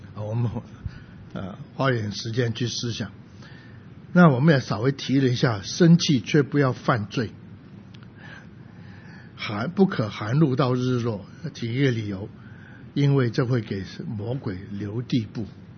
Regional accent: Guangdong, China; 这个话我们广东人更加清楚

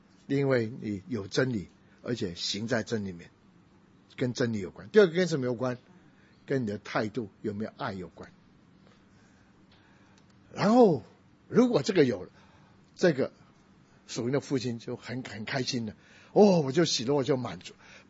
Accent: Taipei, Taiwan; 我们台北人真太丰富了

